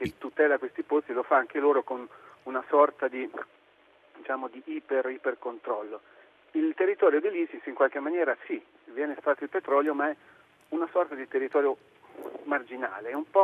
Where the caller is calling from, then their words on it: Città di Castello, Umbria, Italy; telefono dalla città di Castello, in provincia di Perugia.